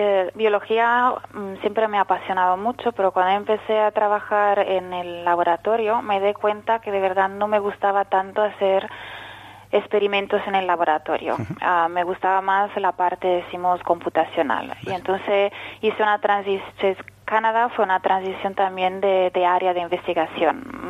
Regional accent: Genoa, Liguria, Italy; Spanish is a second language; yo soy originaria de Génova

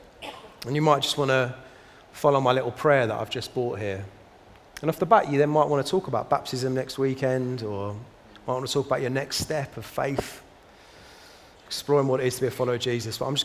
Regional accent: London, United Kingdom; accent: South London; in my South London accent, it sounds a little bit more like woes than wows.

